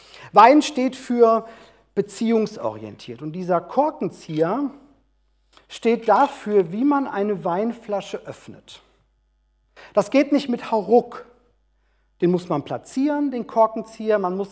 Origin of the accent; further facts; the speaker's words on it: Haiger, Hesse, Germany; aus Haiger ist dieser Schlüssel und es gehört zu meinem Elternhaus.